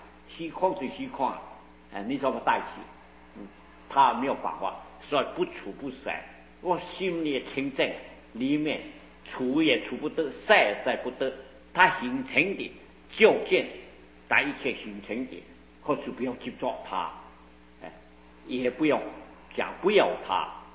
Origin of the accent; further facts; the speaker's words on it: China; 在我们中国人呢、啊，喜欢他三就一靠正少